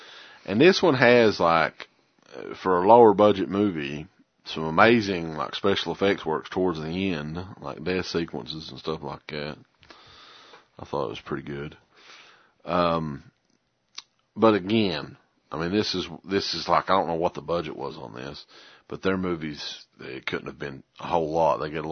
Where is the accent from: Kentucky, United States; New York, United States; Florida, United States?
Kentucky, United States; We're from Eastern Kentucky. That's our excuse.